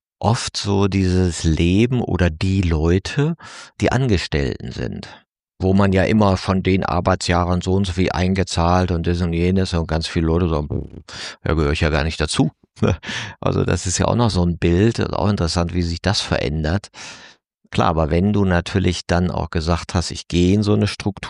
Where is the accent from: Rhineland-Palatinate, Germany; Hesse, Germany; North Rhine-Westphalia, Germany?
North Rhine-Westphalia, Germany; Aachen; zumindest Rheinisch, so Aachen, wo ich ja herkomme